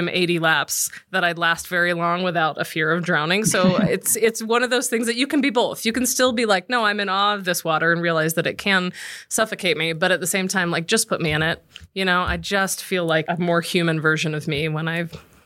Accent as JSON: {"language": "English", "town": "Los Angeles", "region": "California", "country": "United States", "tie": "born or raised there", "lives_now": "Colorado, United States", "said": "I grew up in Los Angeles and went to school in San Diego. So you couldn't not find me at the beach on any given day."}